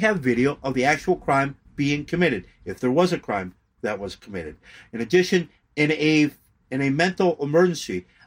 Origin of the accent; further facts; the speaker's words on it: Minneapolis, Minnesota, United States; I'm from Minneapolis, and Minneapolis wants to reimagine the police.